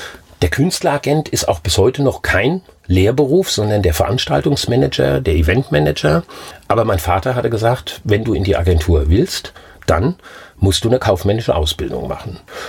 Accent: Wiesbaden, Hesse, Germany; Ich bin in Wiesbaden groß geworden, ja, das stimmt. Ich bin auch Spätaussiedler hier rüber. Angefangen hat es in Wörrstadt 1996 bin ich dann in die Nähe von Oppenheim gezogen

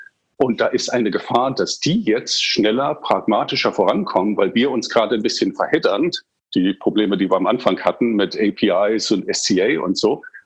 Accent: England, United Kingdom; Also ich bin in England aufgewachsen

